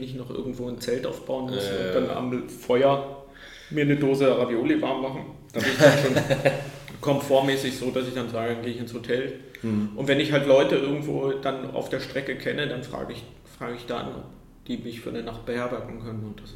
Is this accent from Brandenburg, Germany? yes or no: yes; Spremberg, Brandenburg, Germany; now in Hannover, Germany; ich komme ja aus der Lausitz, da hatte ich dann 2011 gedacht, kannst du ja mal von Hannover mit dem Fahrrad zu deinen Eltern fahren in die Lausitz.